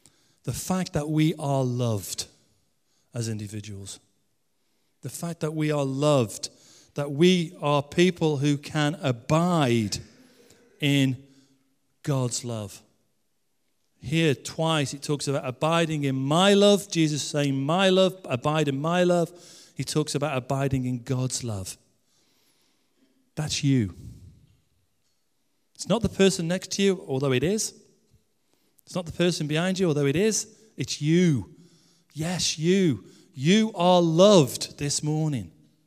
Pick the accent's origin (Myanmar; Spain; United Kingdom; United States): United Kingdom; England; I know it's Sunday. I know we're English. Most of us.